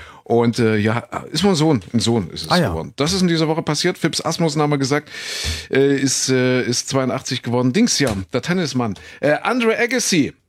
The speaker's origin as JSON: {"language": "German", "town": "Kuhköthen", "country": "Germany", "tie": "born or raised there", "said": "Wir haben in Kuhköthen, da wo ich groß geworden bin, da haben wir uns mal einen Bunker gebaut."}